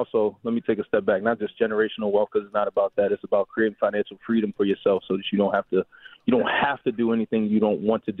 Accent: Baltimore, Maryland, United States; I'm from Maryland, from Baltimore, Maryland. At 16 years old is the legal driving limit.

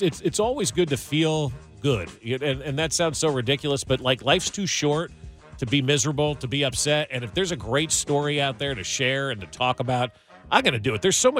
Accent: New York, United States; Growing up outside of New York, I used to go with my sister all the time and stand on the streets and watch those balloons

